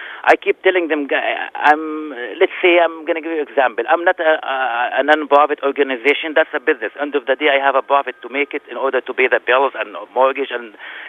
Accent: Jerusalem, Palestine; now in Minneapolis, United States; I am from Palestine.

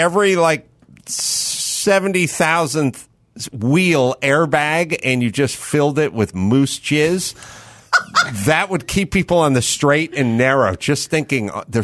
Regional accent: California, United States; You know, I grew up in the San Fernando Valley. I'm old. Shit was closed on Sunday.

